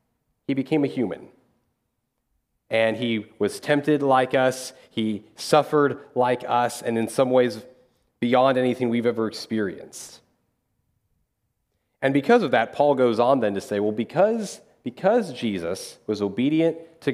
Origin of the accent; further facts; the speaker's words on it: Dodge City, Kansas, United States; Now, most of you know that I'm from Dodge City, Kansas. Now, that is roughly a 14-hour drive from here.